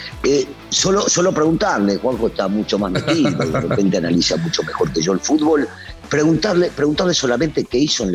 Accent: Argentina; Yo soy muy argentino, lo saben en México

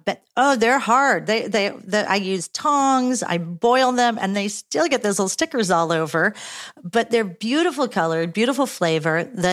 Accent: Midwest, United States; I grew up in the Midwest. I did not know what a tide was, right?

